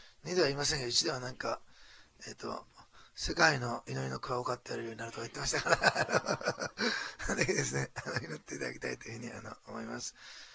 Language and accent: Japanese; Nagasaki, Japan; 生まれ育ったこの長崎の地を初めて本格的に離れますけれども